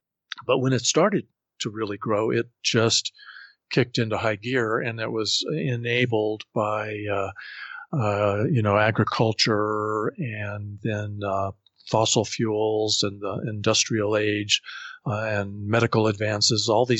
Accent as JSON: {"language": "English", "town": "Colorado Springs", "region": "Colorado", "country": "United States", "tie": "born or raised there", "said": "in the American West and in my hometown of Colorado Springs."}